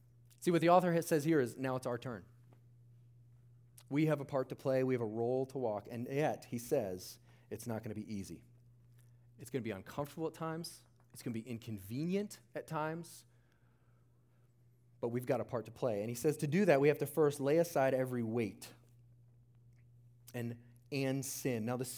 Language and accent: English; Ohio, United States; I grew up in Ohio, and it was like late March.